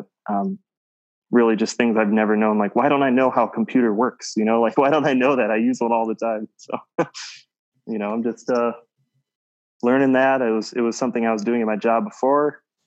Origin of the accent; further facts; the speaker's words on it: Macomb, United States; And when I grew up in Macomb, it's kind of like, let's drive over to the strip mall and maybe 7-Eleven.